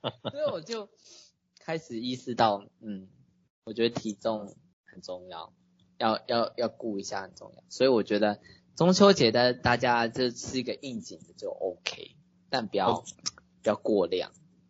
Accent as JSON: {"language": "Chinese", "country": "Taiwan"}